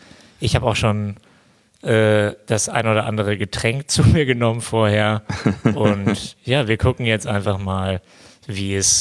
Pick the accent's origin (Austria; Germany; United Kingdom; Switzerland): Germany; Cologne, North Rhine-Westphalia; Wir kommen aus Köln.